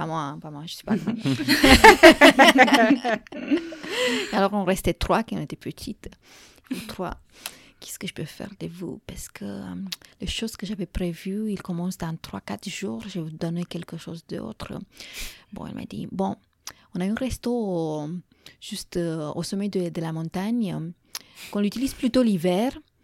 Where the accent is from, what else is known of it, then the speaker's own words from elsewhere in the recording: Romania; French is a second language; moi je suis roumaine d'origine, non, je suis roumaine, c'est pas d'origine, je suis roumaine